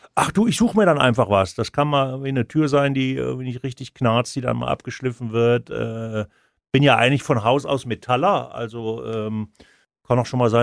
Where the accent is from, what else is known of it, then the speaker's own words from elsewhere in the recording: Rhineland, Germany; ich bin ja auch Rheinländer